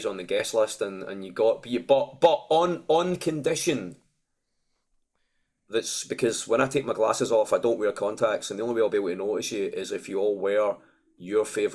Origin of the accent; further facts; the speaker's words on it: United Kingdom; because we're British guys, and America was the moon to us growing up.